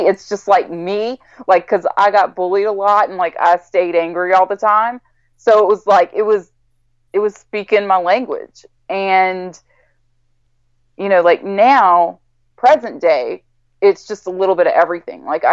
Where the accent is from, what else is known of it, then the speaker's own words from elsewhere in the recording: Louisiana, United States; I'm from Louisiana, from the South in the States.